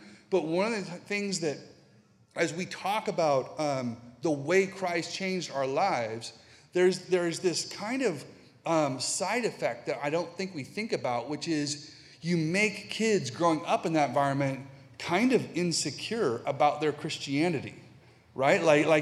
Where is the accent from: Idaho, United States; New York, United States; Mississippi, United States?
Idaho, United States; Boise; And it's making me so different from my friends back in Boise. I grew up in Boise.